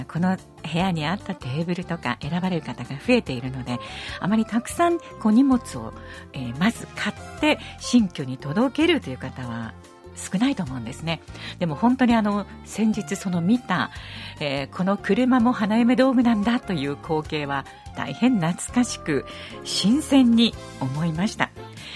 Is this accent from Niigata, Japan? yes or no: no; Shiga, Japan; 私は滋賀で生まれ滋賀で育って滋賀に住んでいますが